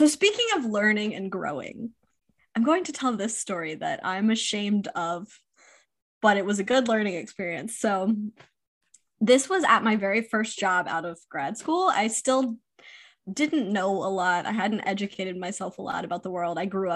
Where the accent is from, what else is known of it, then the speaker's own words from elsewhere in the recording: Charleston, South Carolina, United States; So we're both from Charleston, which listeners know. And there's a lot of plantations there.